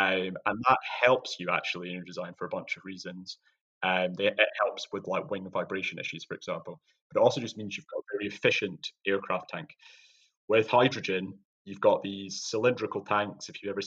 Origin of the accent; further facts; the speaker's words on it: Scotland, United Kingdom; my home country of Scotland.